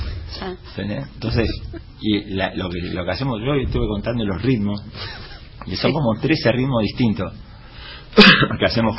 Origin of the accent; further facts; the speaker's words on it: Buenos Aires, Argentina; como somos nosotros también, que somos de acá de Buenos Aires